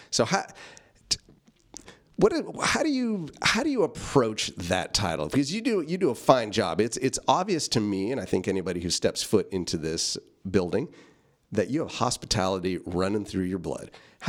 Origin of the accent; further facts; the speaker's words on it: Vallejo, California, United States; So two Vallejoans right here.